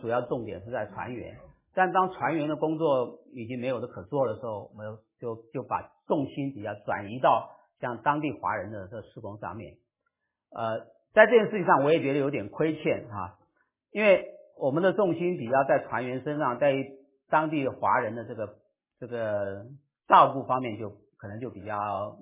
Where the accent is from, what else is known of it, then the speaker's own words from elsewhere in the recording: Taiwan; 就是说我因为我是从台湾来的哈